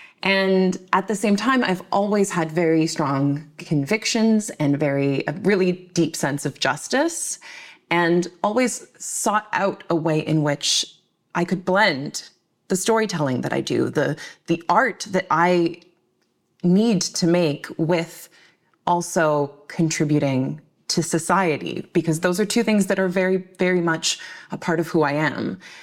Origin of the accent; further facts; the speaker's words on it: Ottawa, Ontario, Canada; I grew up in Ottawa in a family that was very involved in political life in a lot of different ways across the country